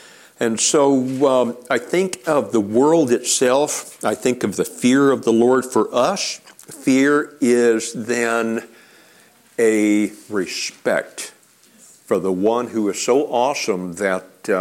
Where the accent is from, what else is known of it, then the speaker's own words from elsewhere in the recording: Alaska, United States; I grew up in Alaska, and I've mined for gold